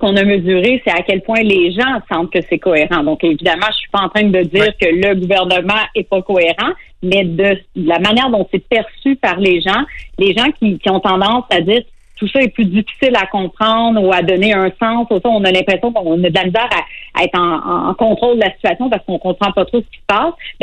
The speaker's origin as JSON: {"language": "French", "town": "Sherbrooke", "region": "Quebec", "country": "Canada", "said": "Ben écoute, moi je suis de Sherbrooke"}